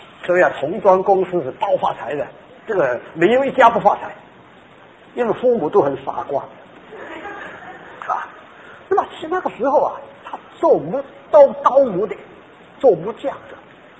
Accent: Guangzhou, Guangdong, China; 打网打饼，我们广州人说的打魂，你敢打魂吗？

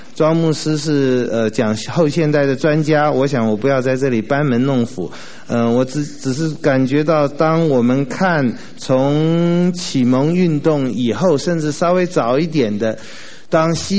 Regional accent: Taiwan; 我们从台湾来的人，尤其信主的哈

